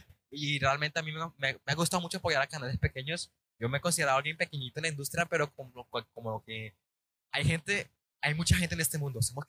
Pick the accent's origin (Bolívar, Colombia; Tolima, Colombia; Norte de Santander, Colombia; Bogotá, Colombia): Bolívar, Colombia; Magangué; yo en 2019 me mudo a la ciudad de Magangue, Bolívar. Magangue, Bolívar es un municipio de Colombia, soy de allí. Yo sigo orgullosamente magangueño. No lo dice mi acento, no lo dice mi forma de ser, pero yo soy de Magangue.